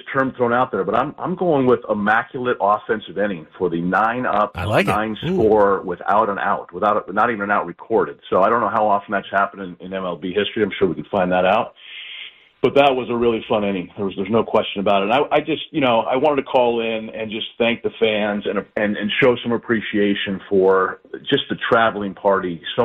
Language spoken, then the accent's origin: English; San Diego, California, United States; I said, "Well, I'm from San Diego, and, you know, we're here for the Padres."